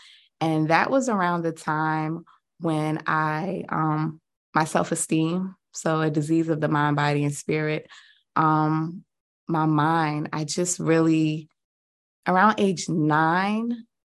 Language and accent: English; New York City, New York, United States; I grew up in New York City. Like I said, I was always a big girl, right? Everything was about my snacks growing up.